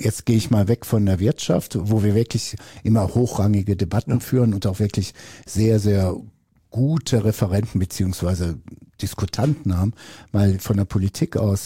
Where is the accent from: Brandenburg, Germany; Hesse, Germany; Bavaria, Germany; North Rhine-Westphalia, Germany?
North Rhine-Westphalia, Germany; also born or lived in Brazil; now in Ravensburg, Germany; ich bin ja auch Zugereister. Ich bin aus dem Ruhrgebiet oder aus Brasilien, je nachdem, wie man es sehen möchte. Ich komme also nach Ravensburg, Oberschwaben